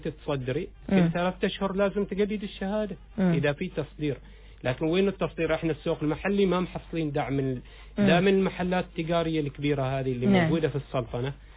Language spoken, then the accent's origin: Arabic; Oman; احنا عمانيين